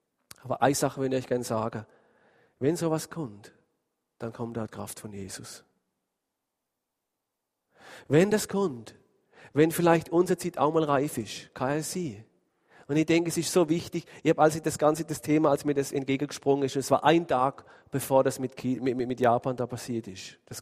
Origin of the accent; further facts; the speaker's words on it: Switzerland; Da habe ich mich dann super vollmächtig gefühlt, weißt du, so als Schweizer.